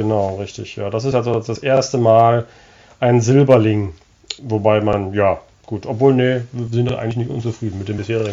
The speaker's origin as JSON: {"language": "German", "town": "Wilhelmshaven", "region": "Lower Saxony", "country": "Germany", "said": "wir kommen ja beide aus Wilhelmshaven, hatten wir schon erwähnt."}